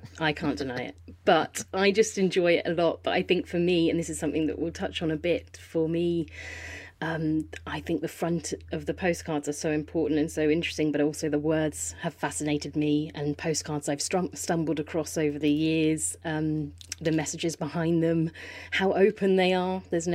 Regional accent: Poole, South West England, United Kingdom; also born or lived in London; I was born in Poole Hospital, grew up down here, and after university and living here for a bit, I moved to London for 13 years. And I think lockdown was the time where I had a think about where I wanted to be. And I came back to where I'm from.

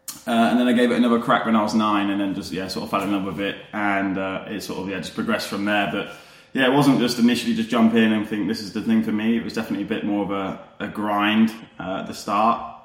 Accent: Leicester, East Midlands, United Kingdom; I'm originally a Leicester boy. So I'm originally from Leicester.

